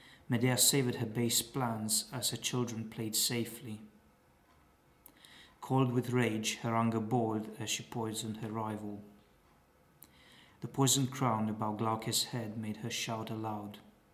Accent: Hunedoara, Hunedoara County, Romania; born there; English is a second language; also born or lived in Coventry, United Kingdom; I was born in Transylvania in a small city called Hunedoara in Romania and Eastern Europe. And I lived for a while in Coventry for about 4 years, which is probably one of the strong influences in my accent.

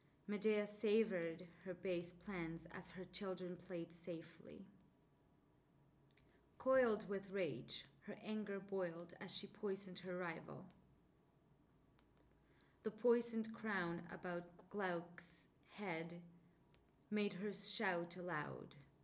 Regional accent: Mexico; English is a second language; moved away as an adult; also born or lived in Canada; I am from Mexico. I am 26 years old, and I was born and raised in Mexico, close to the Pacific Ocean side in the West Coast.

